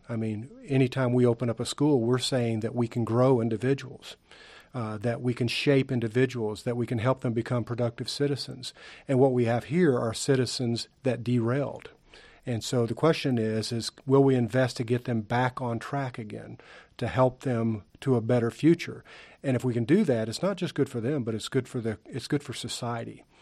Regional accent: Alabama, United States; also born or lived in Washington; I was actually born in the state of Washington, but my dad was in the service up there, and his home state was Alabama. So very early when I was young, we returned to Alabama. So I was essentially raised in the state of Alabama.

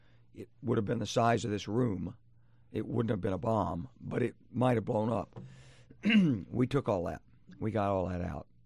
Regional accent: Arkansas, United States; now in Birmingham, United States; I'm in the South here in Birmingham, and I grew up in Arkansas.

